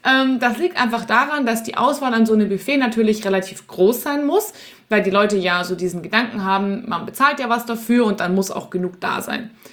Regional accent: Munich, Bavaria, Germany; in meiner Heimatstadt München gibt es das Sendlinger Augustina.

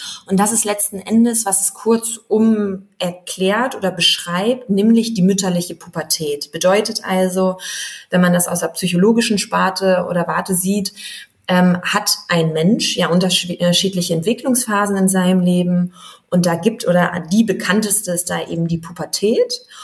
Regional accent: Wolfsburg, Lower Saxony, Germany; born there; now in Berlin, Germany; bin gebürtige Wolfsburgerin, heißt lebe jetzt seit 7 Jahren sogar schon fast in Berlin.

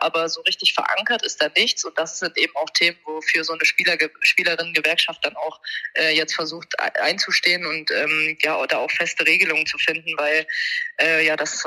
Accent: Thuringia, Germany; also born or lived in Halle; now in Bremen, Germany; ich komme gebürtig ja nicht aus Bremen, sondern aus Thüringen, aus der Nähe von Jena und meine Familie Halle. Und meine, genau, in Halle bin ich geboren, habe da aber nie gelebt, habe immer in der Nähe von Jena gelebt

